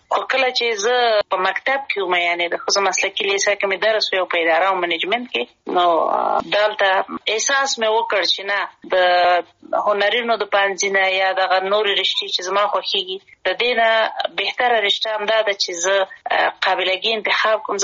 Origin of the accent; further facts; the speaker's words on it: Kunar, Afghanistan; also born or lived in Kabul; زه اصلا د کونړ ولایت یم، او پیدایښت هم په خپل مملکت کې دی. لومړنۍ زده کړې مې یعنی اول او دویم صنف مې د کونړ په ولایت کې لوستی دی. دریم صنف نه بیا کابل ته راغلي، درسونه مې په کابل کې ویلي دي.